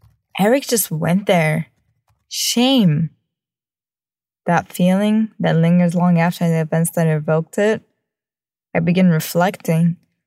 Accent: Vermont, United States; and I'm from Vermont.

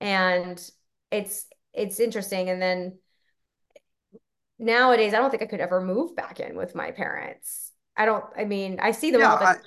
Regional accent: Texas, United States; moved away as an adult; also born or lived in Florida; I grew up in Texas. I went to school in Florida. I went to go play soccer. I moved out when I was 18.

